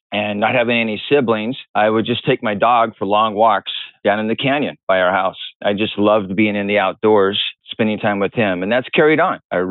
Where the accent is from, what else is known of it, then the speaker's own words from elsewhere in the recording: San Diego, California, United States; I grew up in San Diego. It's a very beautiful outside place.